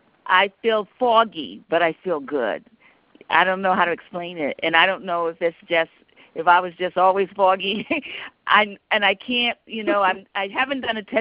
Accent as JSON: {"language": "English", "region": "North Carolina", "country": "United States", "tie": "born there", "said": "I was born in North Carolina"}